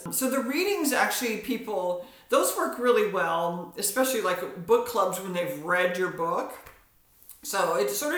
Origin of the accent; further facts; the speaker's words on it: Indiana, United States; now in Redmond, United States; I'm also from my home state is Indiana, and now that I live in the Pacific Northwest and in Redmond near Seattle, but I'm from Indiana